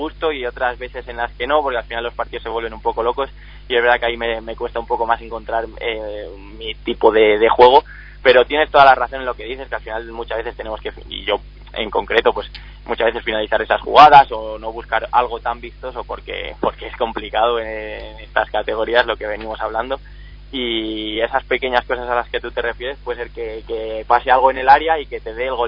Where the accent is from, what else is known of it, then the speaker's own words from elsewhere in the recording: Ciudad Rodrigo, Castile and León, Spain; yo en concreto me voy a mi pueblo a disfrutar un poco de un par de días allí con la familia, que hace tiempo que no voy, que es Ciudad Rodrigo